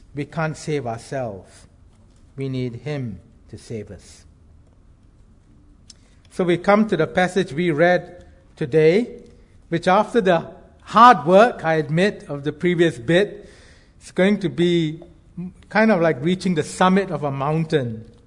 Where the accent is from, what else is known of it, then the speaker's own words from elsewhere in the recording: Singapore; when I was really young, growing up in Singapore at school, I think I was 6 or 7